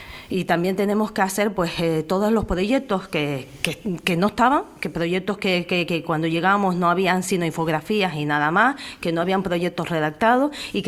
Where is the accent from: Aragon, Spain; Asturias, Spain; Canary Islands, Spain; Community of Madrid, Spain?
Canary Islands, Spain; Los Silos; Yo soy del norte, soy de Los Silos y voy todos los días a Santa Cruz a trabajar